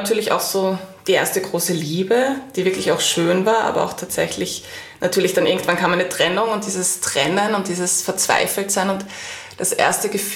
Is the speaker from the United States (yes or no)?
no; Vienna, Austria; ich bin in Wien geboren und auch in Wien aufgewachsen.